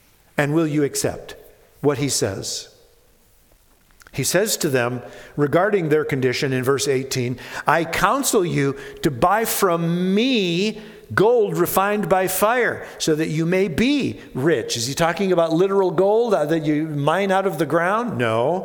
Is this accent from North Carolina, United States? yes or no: no; Minnesota, United States; Now I say pop because I was born and raised in Minnesota.